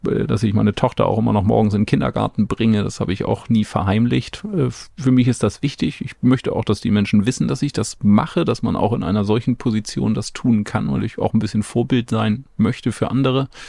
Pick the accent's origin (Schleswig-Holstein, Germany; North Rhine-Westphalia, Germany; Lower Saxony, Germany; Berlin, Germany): Schleswig-Holstein, Germany; Eckernförde; ich bin Schleswig-Holsteiner, komme aus Eckernförde, war früher schon Holstein-Fan